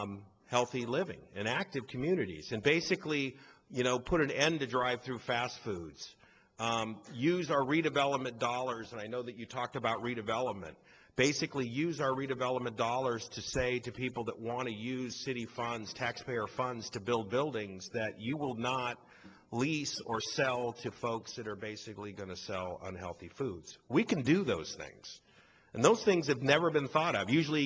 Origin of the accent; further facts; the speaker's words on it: Mexico; I was from Mexico, and I looked at the nutritional information